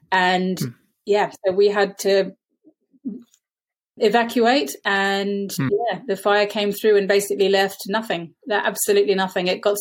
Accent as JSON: {"language": "English", "country": "Australia", "tie": "born or raised there", "said": "The place I said I grew up in Australia with my mum, where we had wedge-tailed eagles"}